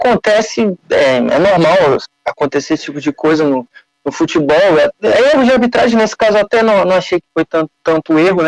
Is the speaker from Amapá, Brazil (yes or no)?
yes; Amapá, Brazil; Eu posso falar aqui que eu sou natural sou do norte, né? No caso, sou do Amapá